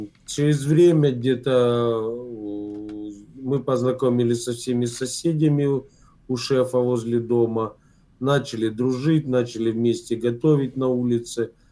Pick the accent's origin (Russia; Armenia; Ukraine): Ukraine; Mariupol, Donetsk Oblast; мені 39 років. Я уроженец города Мариуполя.